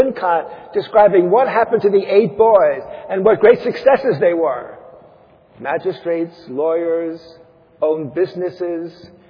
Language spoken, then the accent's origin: English; New York, United States; Now, I admit, despite the fact that I am a New Yorker in exile